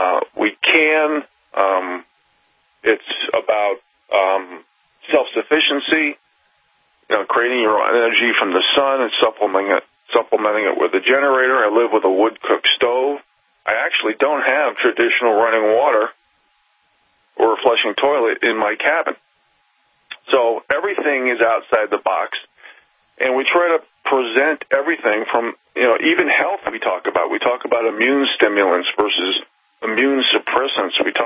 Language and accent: English; New York City, New York, United States; So the fact that I grew up in New York and I tried to work in the woods and the outdoors, I could not